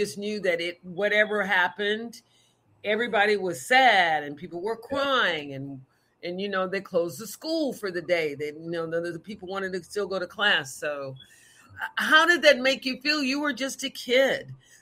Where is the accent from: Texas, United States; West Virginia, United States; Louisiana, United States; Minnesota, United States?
Texas, United States; I'm a Texan by birth. I'm a Southern Belle by birth. I'm from the South.